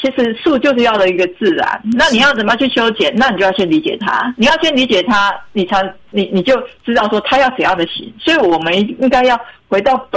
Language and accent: Chinese; Taiwan